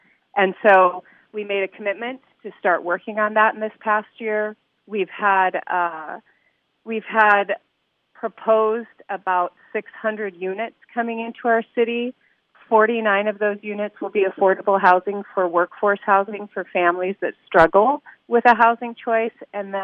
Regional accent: Stacy, Minnesota, United States; also born or lived in Norway / Orange County, California; So I was raised between Stacy, Minnesota, living on Fawn Lake, and then Orange County, California, where my mom stayed after the divorce.

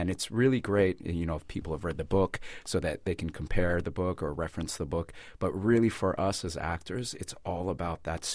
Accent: Marysville, California, United States; also born or lived in Philippines; I grew up in, well, I was born in the Philippines, but my father's military, so we were stationed in Beale Air Force Base, and there's a town next to that called Marysville.

